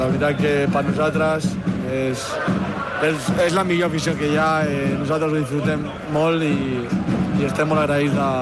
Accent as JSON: {"language": "Catalan", "town": "Badalona", "region": "Catalonia", "country": "Spain", "said": "No, sóc de Badalona, però bueno."}